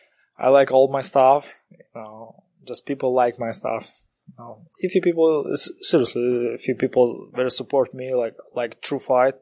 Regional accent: Kazakhstan; English is a second language; Just, I'm a regular guy. Just, I'm original from Kazakhstan.

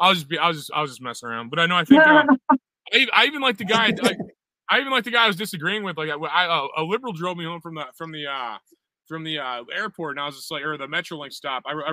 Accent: O'Fallon, Missouri, United States; Everybody went to my hometown instead, and everybody's out in O'Fallon and where I'm from and stuff instead.

